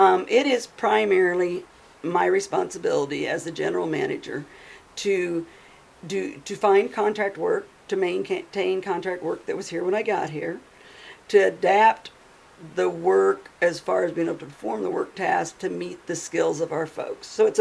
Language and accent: English; Maryville, United States; I was born and raised in Maryville, was blessed to have the opportunity to start working Special Olympics when I was just 12 years old